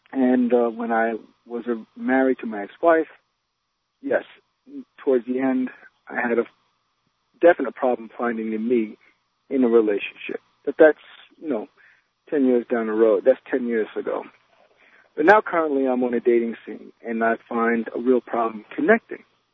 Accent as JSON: {"language": "English", "town": "Queens", "region": "New York", "country": "United States", "tie": "born or raised there"}